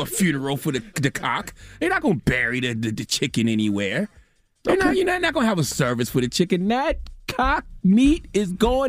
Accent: Moss Corner, South Carolina, United States; I grew up in Moss Corner, South Carolina.

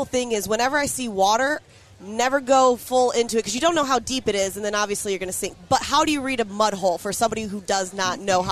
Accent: Detroit, Michigan, United States; Well, I'm from Detroit. In Michigan.

